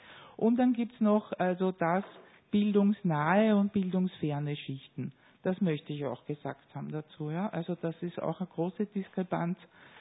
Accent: Vienna, Austria; ich komme aus Wien und erlebe das aus Otterkring direkt, ganz hautnah.

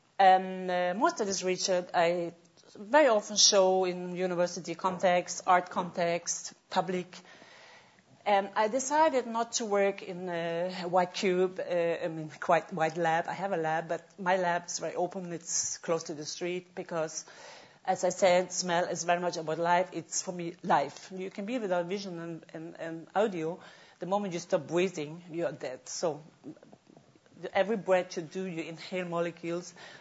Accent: Iceland; also born or lived in Norway; When I grew up in Iceland and Norway

